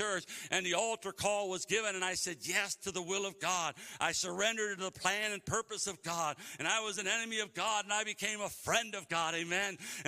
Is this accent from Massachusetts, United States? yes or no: no; Cleveland, Ohio, United States; now in Missouri, United States; I told you I was from Cleveland, Ohio, and I ended up down in Missouri.